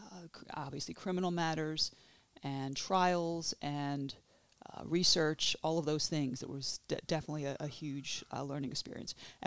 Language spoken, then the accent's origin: English; Philadelphia, Pennsylvania, United States; So I am a native of Philly. I'm a Philly girl.